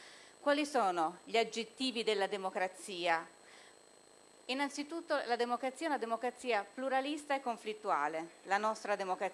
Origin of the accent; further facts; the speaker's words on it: Turin, Piedmont, Italy; Io vengo da Torino, vicino alla Valsusa.